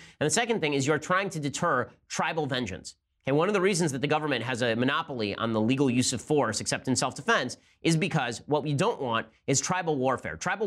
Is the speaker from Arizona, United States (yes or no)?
no; Indiana, United States; born or raised there; also born or lived in Chicago, Illinois